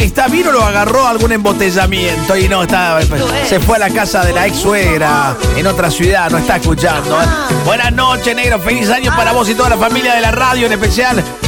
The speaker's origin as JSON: {"language": "Spanish", "town": "Reconquista", "region": "Santa Fe", "country": "Argentina", "said": "de Reconquista. Estoy en Colonia Macías, en mi cabaña."}